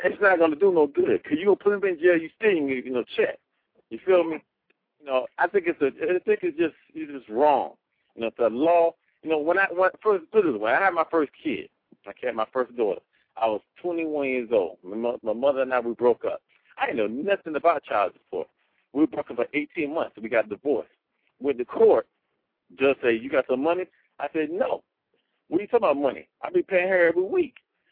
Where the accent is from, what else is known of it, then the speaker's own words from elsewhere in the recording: South Africa; You know, I'm from South Africa, so it's a common thing for me.